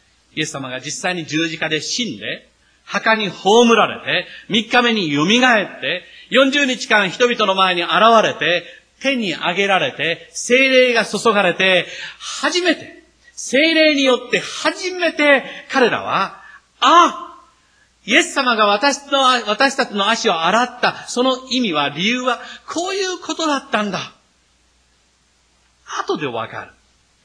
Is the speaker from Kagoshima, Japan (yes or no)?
no; Kochi, Japan; 私のふるさと、高知にですね、板垣泰助という人がいました。